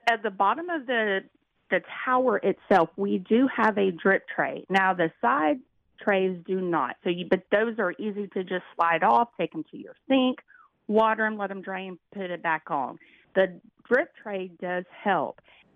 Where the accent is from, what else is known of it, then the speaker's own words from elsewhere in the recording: Louisiana, United States; we're from Louisiana, so I think our spring and summer go year-round pretty much